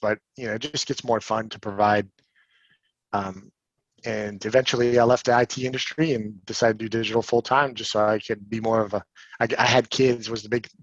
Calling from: Lakeland, Florida, United States; I am based out of Lakeland, Florida. So I'm right between Tampa and Orlando and just about 30 minutes from Mickey Mouse Land.

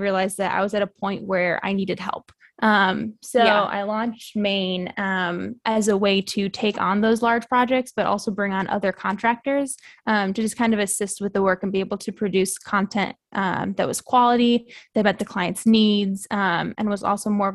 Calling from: Nashville, Tennessee, United States; I am tuning in from Nashville, Tennessee.

